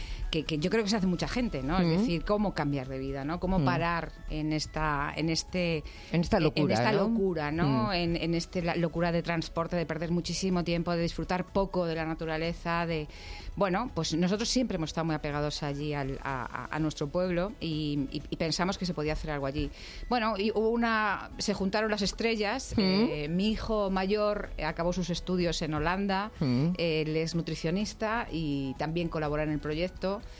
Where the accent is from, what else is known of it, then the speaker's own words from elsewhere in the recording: Madrid, Community of Madrid, Spain; now in Cerezo de Abajo, Spain; soy de Madrid, pero hemos vuelto al pueblo de los abuelos. … era de Cerezo de Abajo y allí decidimos montar nuestra pequeña fábrica de cerveza artesana, justo en la casa familiar.